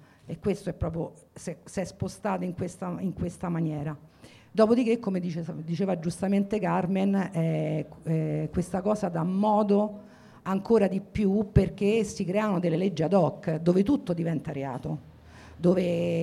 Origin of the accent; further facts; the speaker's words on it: Rome, Lazio, Italy; Io vengo da Garbatella, che è un quartiere storicamente politicizzato, eccetera.